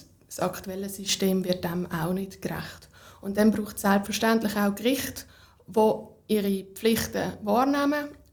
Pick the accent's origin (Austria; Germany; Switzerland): Switzerland; Habe aber gemerkt, dass ich als Schweizer Anwältin auch nicht allzu viel beitragen kann